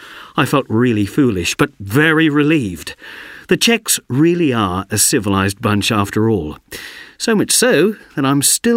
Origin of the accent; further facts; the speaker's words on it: Oxford, South East England, United Kingdom; I'm from Oxford, and a few years ago I went to work in Prague